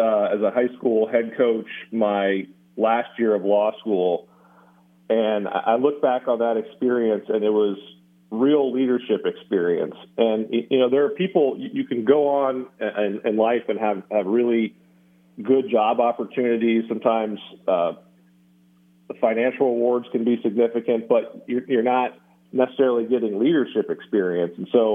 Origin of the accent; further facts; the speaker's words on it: Nebraska, United States; given how I grew up 15 minutes outside of Lincoln, Nebraska, I've always loved college sports